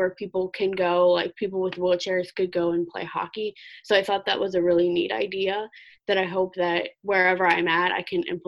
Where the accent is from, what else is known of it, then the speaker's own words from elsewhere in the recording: Sterling, Virginia, United States; I'm from Sterling, Virginia.